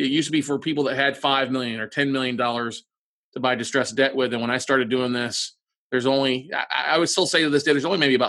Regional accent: Ingleside, Texas, United States; now in Austin, United States; So I call Austin, Texas home. I grew up in South Texas. I got a business degree at college.

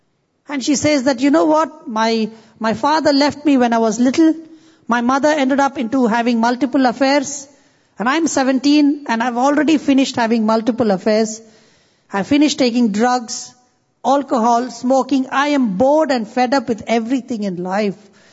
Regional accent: India; I come from India.

